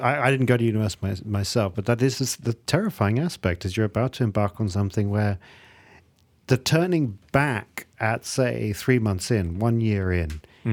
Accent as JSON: {"language": "English", "region": "England", "country": "United Kingdom", "tie": "born or raised there", "also_born_or_lived": "Malaysia", "said": "I grew up in England, and we had a lot of, you know, we left Malaysia when I was very young."}